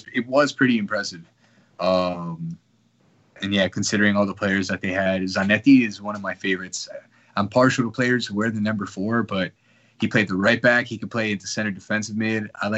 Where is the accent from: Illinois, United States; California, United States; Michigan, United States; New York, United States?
Illinois, United States; Chicago; obviously being a Mexican kid growing up in Chicago, it was like Liga MX, right?